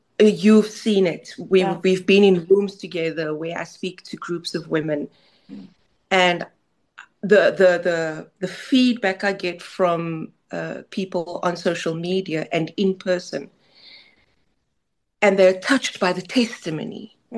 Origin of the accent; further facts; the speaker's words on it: Mitchells Plain, Western Cape, South Africa; I grew up in Mitchells Plain, as you know, the hood.